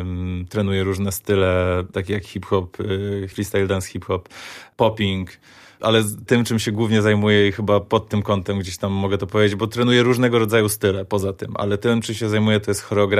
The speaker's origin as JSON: {"language": "Polish", "town": "Lublin", "region": "Lublin Voivodeship", "country": "Poland", "tie": "born or raised there", "said": "Jestem z Lublina, pochodzę z Lublina. Urodziłem się tutaj, to moje miasto. I pomimo, że już tu nie mieszkam i podróżuję"}